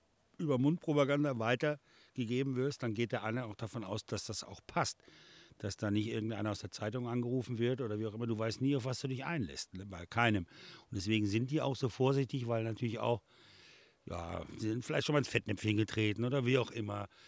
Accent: Northern Germany, Germany; Ja, habe ich schon verstanden, auch als Norddeutscher.

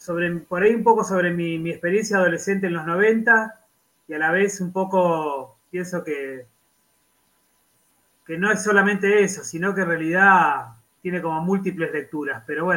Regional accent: Viedma, Río Negro, Argentina; De Viedma, acá en la Patagonia Argentina.

